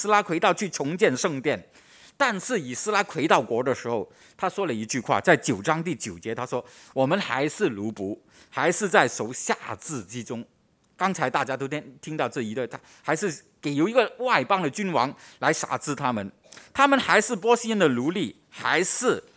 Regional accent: Hong Kong; 现在我们香港人都面对这个很转变很大的城市，跟以前很不同

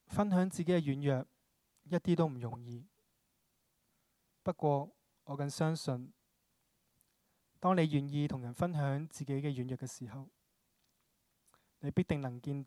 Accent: Hong Kong; 我是土生土长的香港人，香港出世，香港长大，

